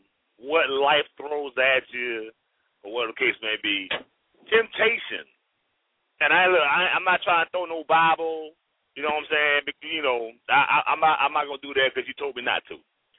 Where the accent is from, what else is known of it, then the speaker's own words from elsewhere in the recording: New York City, New York, United States; now in North Carolina, United States; I may have been born and raised in New York City and now I live in North Carolina.